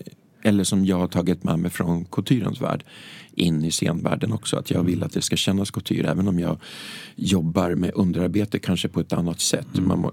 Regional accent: Hökåsen, Västmanland County, Sweden; när jag såg deras första show på tv hemma i Hökåsen

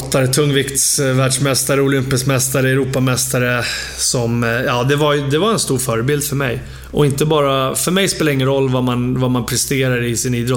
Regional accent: Farsta, Stockholm County, Sweden; Jag vet ju bara i min skola i Farsta där jag växte upp var det många som brottade.

